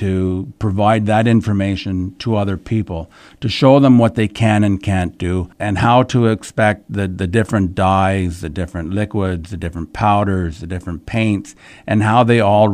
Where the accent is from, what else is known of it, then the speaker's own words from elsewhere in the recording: Canada; I have a sign that says I'm proudly Canadian, and I am a proud Canadian